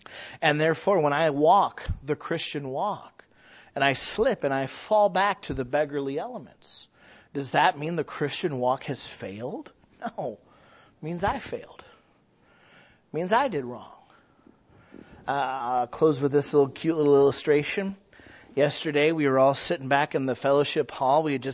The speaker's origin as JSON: {"language": "English", "country": "United States", "tie": "born there", "said": "I was born in America. I'm an American."}